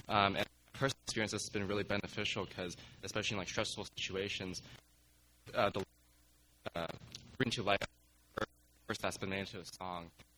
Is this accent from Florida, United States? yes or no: no; Seattle, Washington, United States; from Seattle, and Tim and Jeremy and I have known each other.